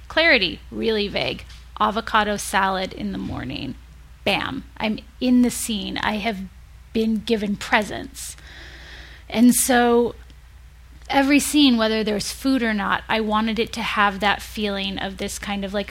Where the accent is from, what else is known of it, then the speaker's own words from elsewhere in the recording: California, United States; And growing up in California, we have tomatoes all the time, year round.